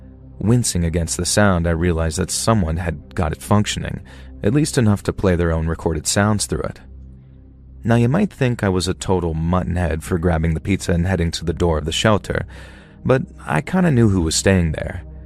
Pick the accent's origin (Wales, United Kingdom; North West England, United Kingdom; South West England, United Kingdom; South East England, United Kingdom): South West England, United Kingdom